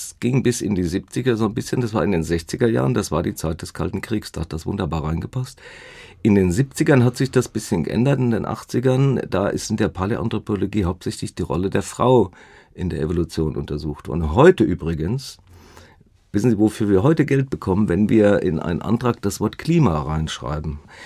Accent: Baden-Württemberg, Germany; Ich bin ja auf der Schwäbischen Alb aufgewachsen und da gibt es nicht viel anderes zu tun, als Ammoniten zu sammeln.

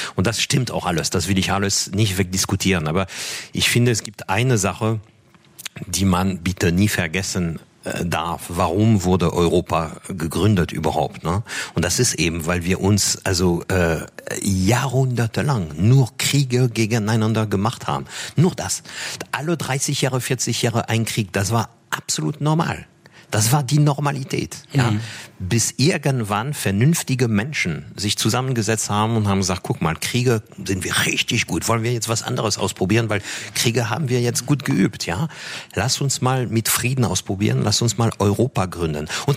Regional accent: France; German is a second language; now in Germany; ich bin Franzose seit über 30 Jahren in Deutschland. Mittlerweile, das wissen viele nicht, auch Deutscher. Ich bin beides.

